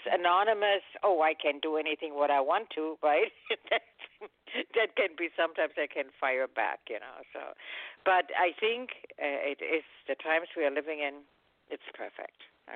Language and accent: English; Germany; growing up in Germany, it was like this. I was living with my parents, my grandparents.